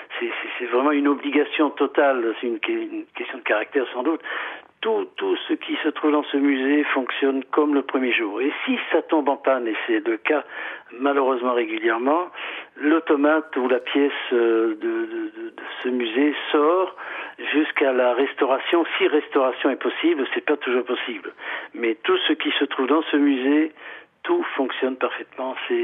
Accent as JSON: {"language": "French", "town": "Monopoli", "region": "Apulia", "country": "Italy", "tie": "born there", "said": "je suis né dans une ville qui s'appelle Monopoly, je suis italien, qui est une ville qui se situe dans le sud de l'Italie, qui s'appelle Monopoly … une ville d'à peu près 60 à 65 000 habitants."}